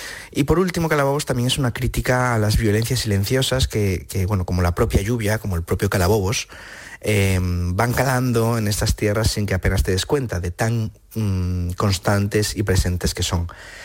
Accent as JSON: {"language": "Spanish", "region": "Cantabria", "country": "Spain", "said": "Calabobos también es una oda a Cantabria, a mi tierra, a lo rural"}